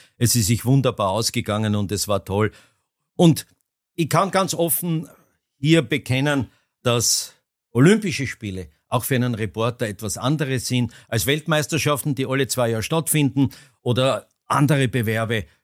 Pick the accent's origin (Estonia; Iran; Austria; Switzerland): Austria; als Österreicher eine Medaille zu kommentieren